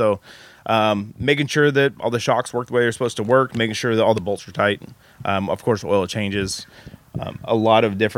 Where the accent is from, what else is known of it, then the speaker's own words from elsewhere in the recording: Ridgefield, Washington, United States; Well, I'm from Ridgefield, Vancouver, which is just north of Portland.